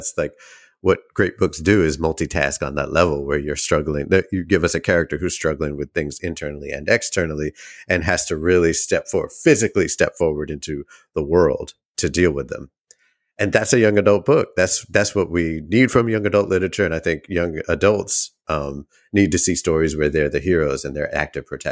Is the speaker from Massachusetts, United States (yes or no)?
yes; Boston, Massachusetts, United States; now in New Orleans, United States; No, I grew up in Boston. Randomly.